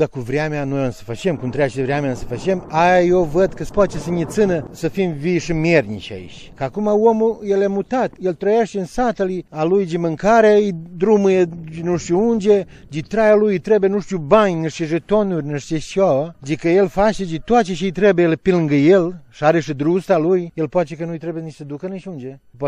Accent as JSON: {"language": "Romanian", "town": "Păzitoile", "region": "Southern and Eastern Serbia", "country": "Serbia", "tie": "born or raised there", "also_born_or_lived": "Osnișa", "said": "Da, aproape de aici. Deci am crescut în Păzitoile când am fost mic."}